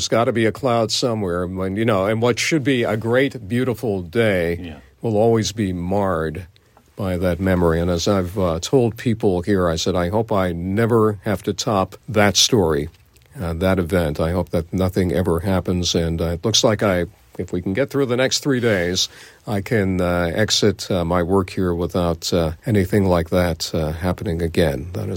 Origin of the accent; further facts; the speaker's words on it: New York, United States; my tendency as a New Yorker is to think, well, that must suck if you live in Oklahoma.